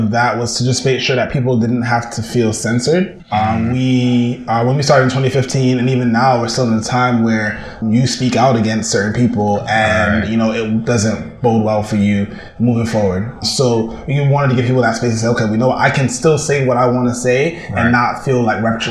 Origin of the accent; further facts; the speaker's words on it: Brooklyn, New York, United States; Growing up in Brooklyn, we had a bunch of pirate stations that would play like soca all the time.